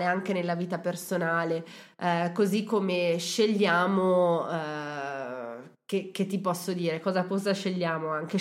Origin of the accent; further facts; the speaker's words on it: Milan, Lombardy, Italy; moved away; io sono una milanese emigrata in Umbria, e ho scelto dall'oggi al domani di venire